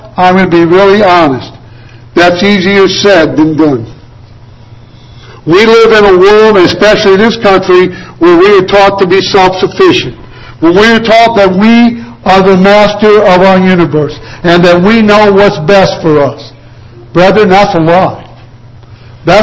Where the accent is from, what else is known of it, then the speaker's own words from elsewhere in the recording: United States; But the great freedoms and liberties I have are not because I'm an American.